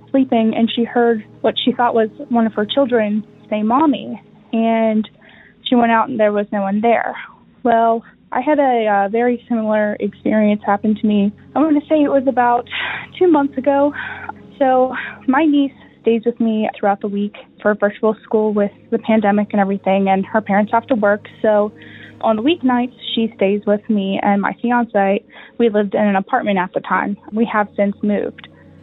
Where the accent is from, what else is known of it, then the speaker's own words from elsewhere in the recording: Pennsylvania, United States; Hi, Derek. … I'm from Pennsylvania.